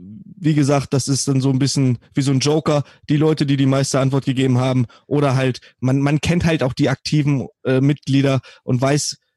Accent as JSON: {"language": "German", "region": "Lower Saxony", "country": "Germany", "said": "ich komme aus der Nähe von Hannover"}